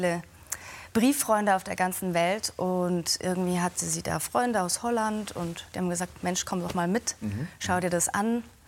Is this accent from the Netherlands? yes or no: no; Switzerland; Na, ich bin Schweizerin. Ich bin da geboren, aufgewachsen.